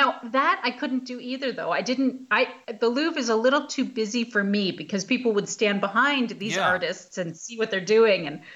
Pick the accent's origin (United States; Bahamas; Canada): Canada; I'm Canadian.